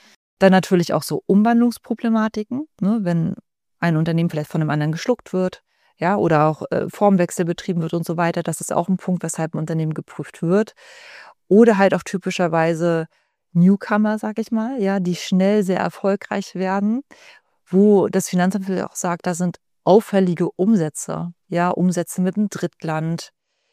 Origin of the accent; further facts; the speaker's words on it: Hamburg, Germany; Ich komme ja selber aus dem Hamburger Raum, habe in der Hamburger Finanzverwaltung gearbeitet